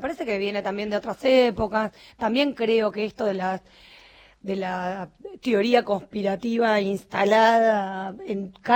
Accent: San Isidro, Buenos Aires Province, Argentina; born there; now in Tigre, Argentina; Yo nací en San Isidro y un día tuve ganas de irme de San Isidro. Y me fui a Tigre porque elegí vivir en Tigre.

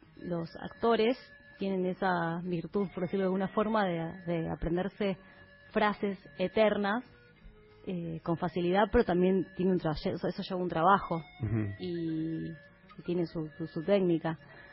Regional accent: Buenos Aires, Argentina; born there; Yo nací en Capital Federal.

